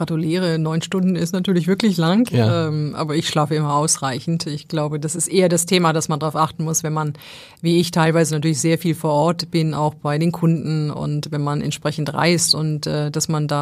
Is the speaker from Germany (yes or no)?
yes; Essen, North Rhine-Westphalia, Germany; Ich komme aus Essen, ja, genau, ganz genau.